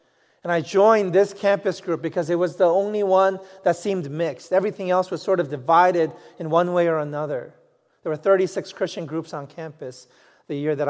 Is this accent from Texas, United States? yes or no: no; New York City, New York, United States; I grew up in New York City, so I wasn't used to seeing stars in the sky. The only bright thing were street lamps.